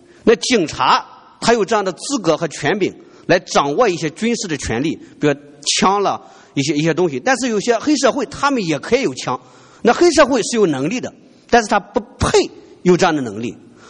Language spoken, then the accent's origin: Chinese; China; 所以说人类历史上三个最伟大的文化，我们中国人是其中一个的，我们是从右到左，又是从上到下